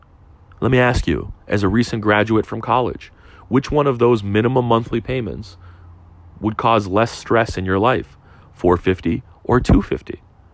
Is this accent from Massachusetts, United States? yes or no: yes; Boston, Massachusetts, United States; first language Russian; English is a second language; also born or lived in Soviet Union; as a kid growing up in Greater Boston, as an immigrant, as an English as a second language, you know, Russian was my primary language. I come from the former Soviet Union.